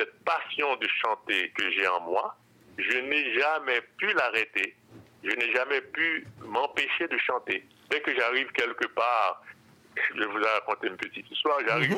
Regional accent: Haiti; now in France; quand j'ai quitté Haïti, quand je suis allé en France, j'ai continué dans cette lancée de musique populaire aussi

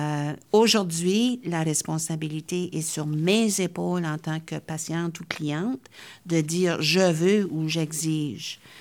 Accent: Moncton, New Brunswick, Canada; moi, j'ai grandi à Moncton. J'ai grandi dans les années du fameux Marilyn Jones et puis tout le débat linguistique qui s'est passé dans ce contexte-là.

